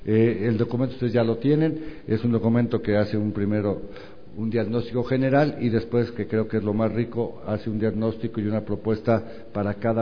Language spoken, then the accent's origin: Spanish; Tlalpan, Mexico City, Mexico; porque yo soy de Tlalpan